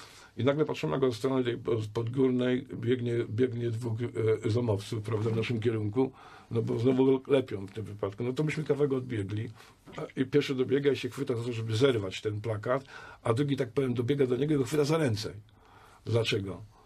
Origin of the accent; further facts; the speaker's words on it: Poznań, Greater Poland Voivodeship, Poland; urodziłem się w Poznaniu, na Winogradach. W związku z tym potem tam się wychowywałem.